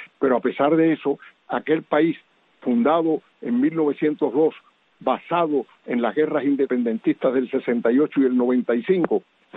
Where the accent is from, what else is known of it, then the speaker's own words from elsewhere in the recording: Cuba; moved away; tuve que salir de Cuba antes de tener esa edad, pero en mi juventud pues yo fui educado en el sistema que teníamos en Cuba.